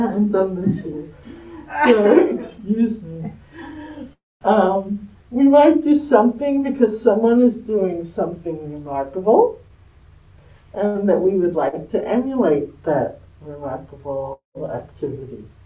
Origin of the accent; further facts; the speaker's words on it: New York, United States; also born or lived in Minneapolis; I grew up on Long Island in a fairly comfortable Jewish town on Long Island, and in my high school maybe there was like 80% Jewish people